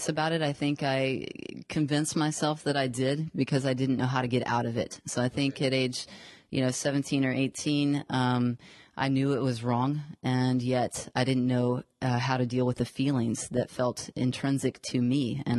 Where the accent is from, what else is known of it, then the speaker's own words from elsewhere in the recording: Houston, Texas, United States; Yeah, well, I grew up in Houston, and I grew up in a Christian home.